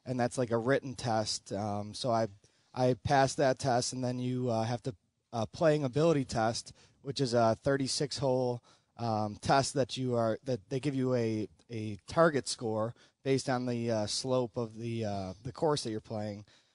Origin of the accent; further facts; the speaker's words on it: Buffalo, New York, United States; I'm actually a local guy. I grew up in Buffalo here. I actually grew up here at Pendleton Creek, which was formerly known as Tantara Golf Club.